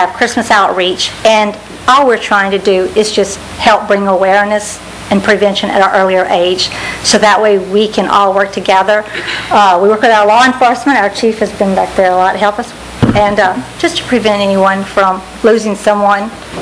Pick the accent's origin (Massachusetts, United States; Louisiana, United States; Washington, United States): Louisiana, United States; Erwinville; I'm from Irwinville, but I know I am West Baton Rouge Parish proud. My kids have grown up here